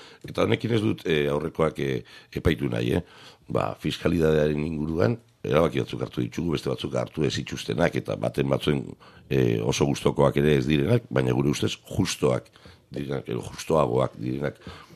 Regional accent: Bergara, Basque Country, Spain; Gaur bergaren 5.000 eta piku biztanle, herri ertain bat, nire herri gainera, beraz oso pozik etorri naiz.

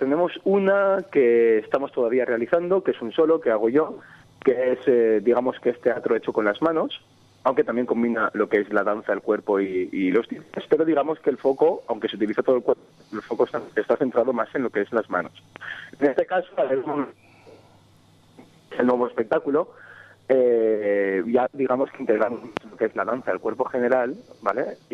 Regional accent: Valencia, Valencian Community, Spain; está compuesto por gente de Valencia, que es mi caso.

